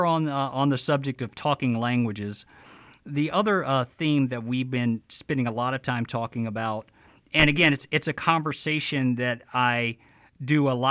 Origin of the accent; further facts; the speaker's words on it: Alabama, United States; sometimes when we're not here, people don't recognize my accent and they don't think that I'm from Alabama.